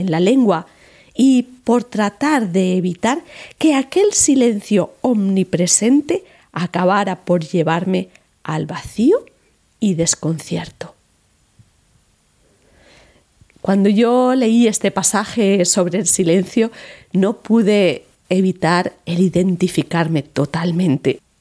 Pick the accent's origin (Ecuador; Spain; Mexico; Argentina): Spain; Madrid, Community of Madrid; moved away as an adult; now in Switzerland; yo, como madrileña, pues tuve el mismo problema al llegar a este país. Cuando llegué aquí a Suiza hace 26 años, el silencio me comía.